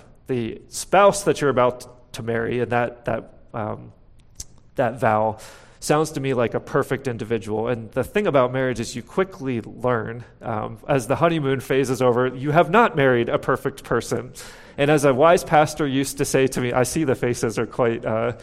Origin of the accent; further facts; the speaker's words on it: Pittsburgh, Pennsylvania, United States; I'm going to talk a little bit and pick on my hometown of Pittsburgh.